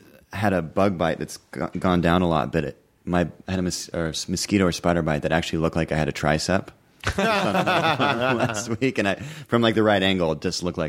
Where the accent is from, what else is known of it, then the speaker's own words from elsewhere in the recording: Pacific Northwest, United States; because I grew up in the Northwest